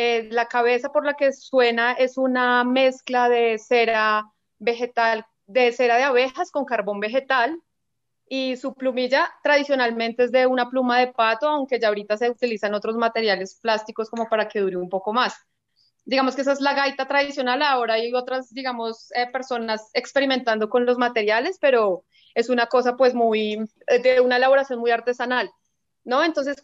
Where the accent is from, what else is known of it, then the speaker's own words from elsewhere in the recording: Bogotá, Colombia; Nosotras somos bogotanas del interior del país, con otras costumbres y otros pensamientos totalmente diferentes.